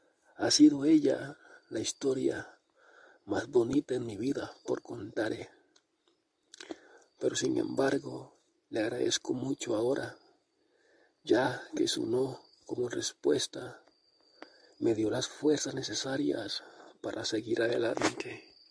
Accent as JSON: {"language": "Spanish", "region": "Cesar", "country": "Colombia", "tie": "born or raised there", "also_born_or_lived": "Barrancabermeja", "said": "Nací en Barranca Bermeja, Santander. A mis primeros meses, mis padres decidieron ir a vivir a la costa. Se radicaron en un pueblo del Cesar, la Sierra Cesar, Colombia."}